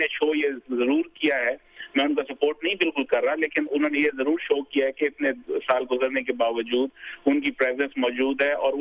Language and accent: Urdu; Quetta, Balochistan, Pakistan; دیکھیں، کیونکہ میرا تعلق خود کوئٹہ سے ہے